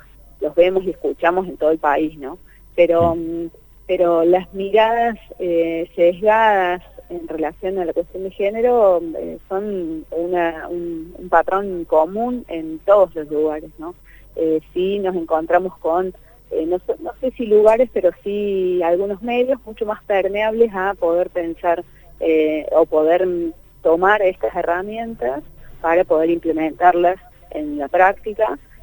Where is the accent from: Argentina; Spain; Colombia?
Argentina; Córdoba; soy cordobesa, vivo en Córdoba y ahora ando por acá.